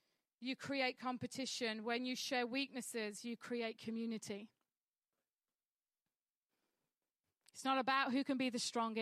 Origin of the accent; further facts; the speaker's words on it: Yorkshire and the Humber, United Kingdom; I'm a Yorkshire lass. I don't do weakness.